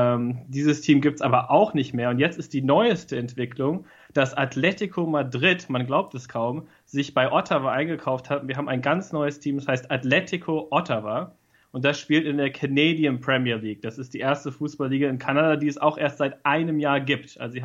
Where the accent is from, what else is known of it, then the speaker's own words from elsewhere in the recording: Heidelberg, Baden-Württemberg, Germany; Es macht eigentlich nicht so viel Sinn, weil ich bin in Heidelberg aufgewachsen.